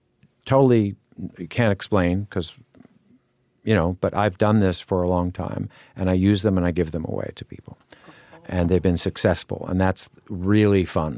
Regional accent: New York City, New York, United States; I always liked being in the outdoors, and this was this weird thing growing up in New York City.

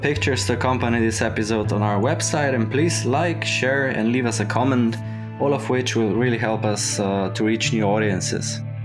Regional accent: Slovenia; English is a second language; also born or lived in Ireland; I come from Slovenia, where I'm also currently working

